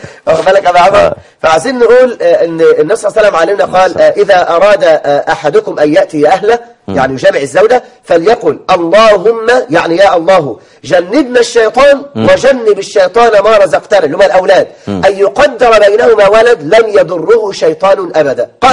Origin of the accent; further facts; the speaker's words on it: Egypt; كان عندي قبل الأمس واحد يعد من عتاه السحرة عندنا في مصر،